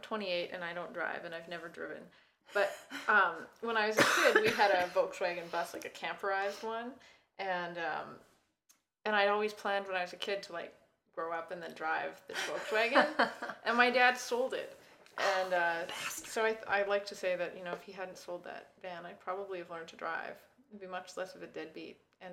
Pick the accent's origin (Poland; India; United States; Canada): Canada; No, I'm from Canada, so I like iceberg lettuce.